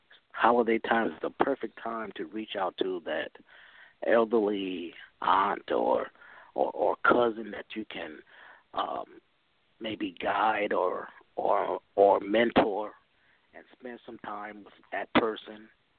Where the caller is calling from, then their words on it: Chicago, Illinois, United States; I'm calling from Chicagoland.